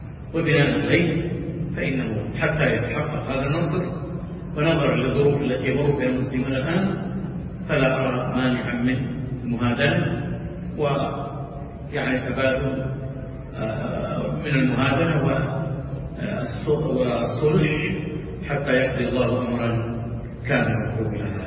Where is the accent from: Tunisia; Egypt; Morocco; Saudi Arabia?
Saudi Arabia; كما هو حال بلادنا المملكة العربية السعودية ولله الحمد منه التي قامت على هذا الأساس المتين